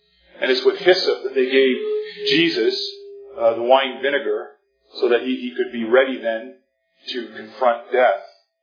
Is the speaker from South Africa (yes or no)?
no; Canada; We're young, we're Canadian